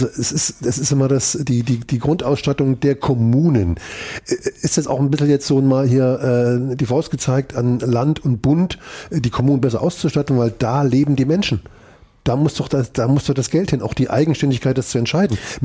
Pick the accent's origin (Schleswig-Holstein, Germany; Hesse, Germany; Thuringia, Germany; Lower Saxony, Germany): Thuringia, Germany; Gera; born there; Ich muss ja zugeben, ich bin auch in Gera geboren, ganz schnell.